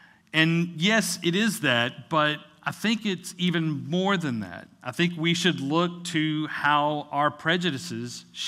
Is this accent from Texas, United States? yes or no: yes; Fort Worth, Texas, United States; but I grew up in Fort Worth, right? And there's only one kind of Mexican food. It's Tex-Mex.